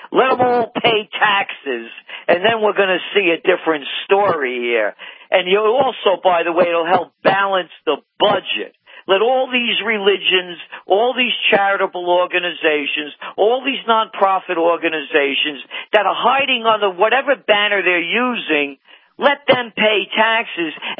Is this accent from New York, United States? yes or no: yes; New York, United States; People ask me, I'm a New Yorker, you know, about this mosque.